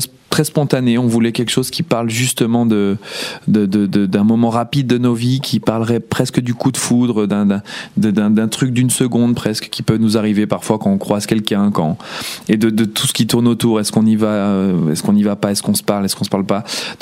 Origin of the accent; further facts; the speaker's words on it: Brussels, Brussels-Capital Region, Belgium; maintenant je rétablis un petit peu le truc en disant que je viens de Bruxelles